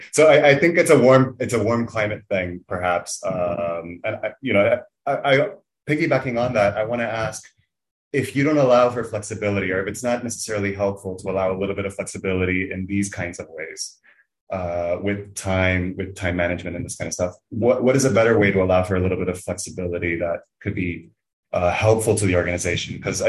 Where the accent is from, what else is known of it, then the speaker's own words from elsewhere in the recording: Miami, Florida, United States; I'm from Miami, and in Miami, people call it different things depending on where you're from.